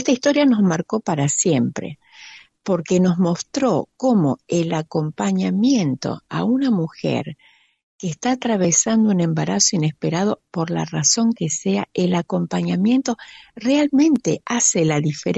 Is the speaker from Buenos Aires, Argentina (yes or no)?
yes; Buenos Aires, Argentina; now in Villa Regina, Argentina; Nosotros somos de Buenos Aires, pero estamos aquí en Villa Regina, en Río Negro, hace ya 30 y algo de años, ya no me acuerdo, 37 años creo.